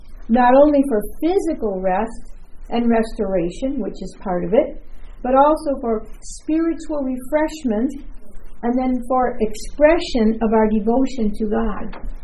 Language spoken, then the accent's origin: English; Illinois, United States; I can remember growing up in Illinois, and on Sundays, you know, stores weren't open